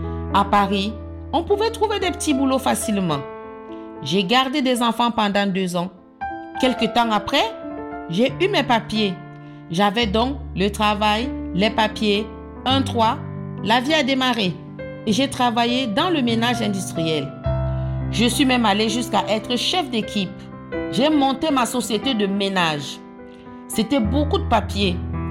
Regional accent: Cameroon; now in France; j'ai 43 ans et je suis camerounaise. Mon papa est commissaire de police, ma maman est couturière. Mes parents m'ont envoyée en France pour continuer mes études.

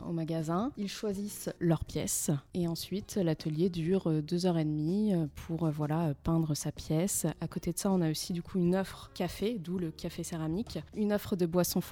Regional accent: Le Havre, Normandy, France; je suis originaire du Havre, j'ai quitté le Havre pour mes études, pour mes premières expériences professionnelles. Et quand j'ai décidé de rentrer

